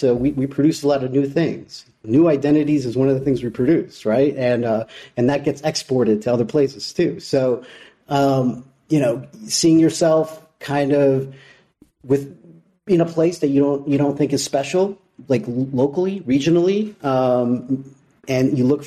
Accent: Chicago, Illinois, United States; I mean, I grew up in Chicago.

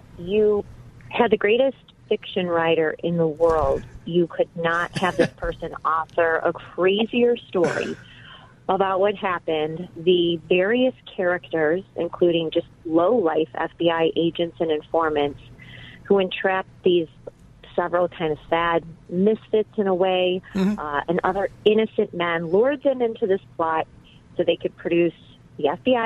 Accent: Midwest, United States; now I'm a Midwesterner also. I'm in suburban Chicago.

